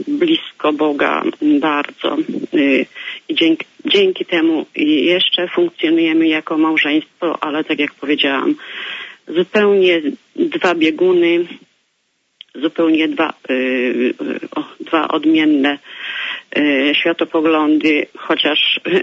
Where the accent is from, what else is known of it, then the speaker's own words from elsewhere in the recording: Lesser Poland, Poland; Ja jestem z Małopolski